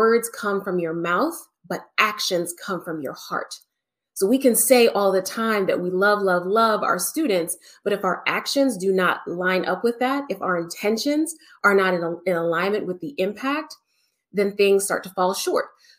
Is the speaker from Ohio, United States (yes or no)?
yes; Cincinnati, Ohio, United States; I was raised in Cincinnati. I had never lived in the South.